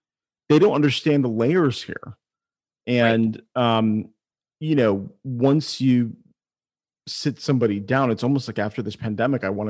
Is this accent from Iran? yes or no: yes; Iran; but I'm Iranian.